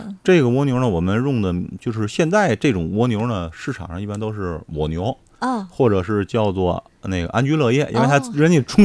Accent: Tianjin, China; 现在天津正处于在灾难之中，其实这种玉石有的时候也能反映出来我们天津人的一些个特性

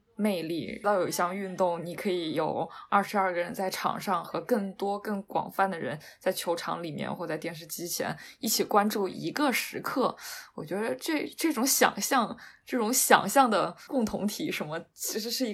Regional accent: Wuhan, Hubei, China; 至少是因为我是武汉人嘛

